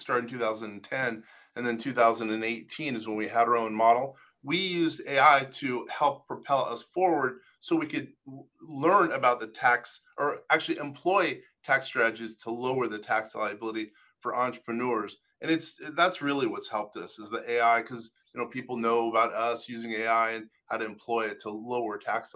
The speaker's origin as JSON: {"language": "English", "town": "Seattle", "region": "Washington", "country": "United States", "said": "You know, I'm from the West Coast. Seattle, Washington's where I'm from."}